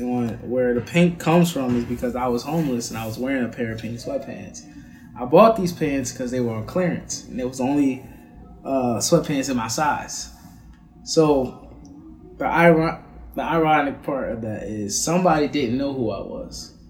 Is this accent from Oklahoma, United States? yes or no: no; Philadelphia, Pennsylvania, United States; because I'm from West Philly … the whole Fresh Prince thing.